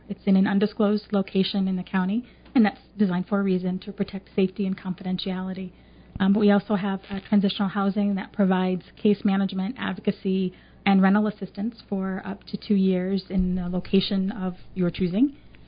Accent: Battle Creek, Michigan, United States; also born or lived in Washington, D.C.; I did. I grew up in Battle Creek. Went to high school there and went off to D.C. to go to college and fell in love with D.C.

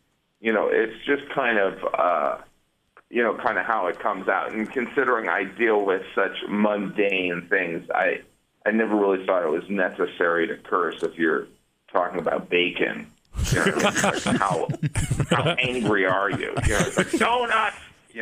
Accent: Midwest, United States; And, you know, I'm from the Midwest and she's from the Midwest.

